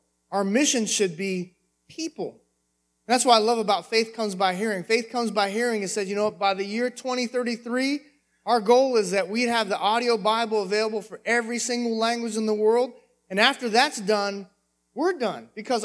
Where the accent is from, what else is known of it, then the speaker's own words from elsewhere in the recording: California, United States; And California is spiritual darkness. My hometown where I grew up is spiritual darkness.